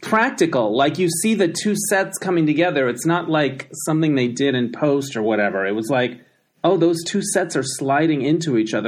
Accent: Holbrook, Arizona, United States; I remember it showing in my hometown of Holbrook, Arizona at the Roxy Theater.

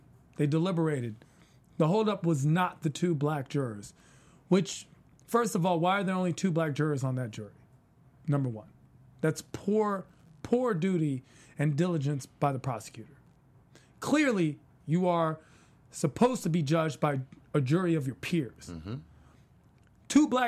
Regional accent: East Coast, United States; Look, I'm from the East Coast.

